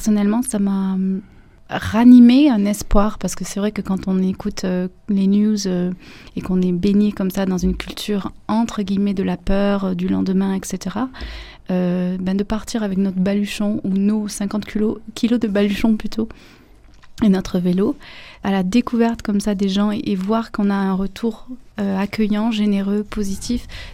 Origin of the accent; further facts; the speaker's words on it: France; tous les deux, on est français. Bon, moi, j'ai quelques origines espagnoles.